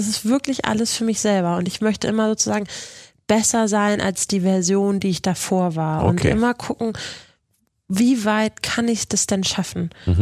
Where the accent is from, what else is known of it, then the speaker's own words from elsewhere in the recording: Kiel, Schleswig-Holstein, Germany; meiner Heimat Kiel